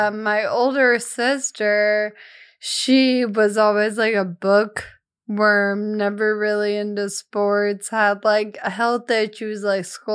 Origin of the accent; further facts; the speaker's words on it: Franklin, Tennessee, United States; Yeah, I'm from Nashville, specifically a town called Franklin.